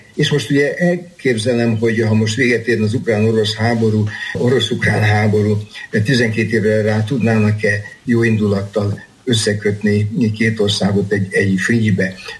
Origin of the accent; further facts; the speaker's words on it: Hungary; és én láttam, persze magyarként, hát a magyar, a szlovák, a cseh meg volt hívva